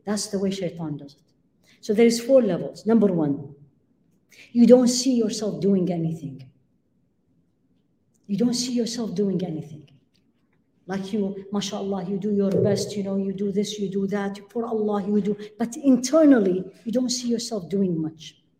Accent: Midwest, United States; and I am coming from the Midwest, and we live in the United States

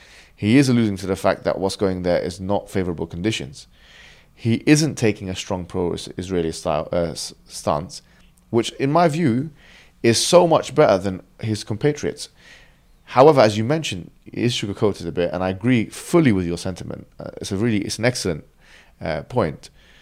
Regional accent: Egypt; me and you, we're both from Egypt, from the Arab world, and we're both Muslim people

